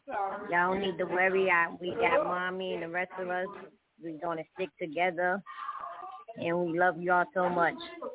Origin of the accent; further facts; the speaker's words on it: Brooklyn, New York, United States; I'm from Brooklyn, New York.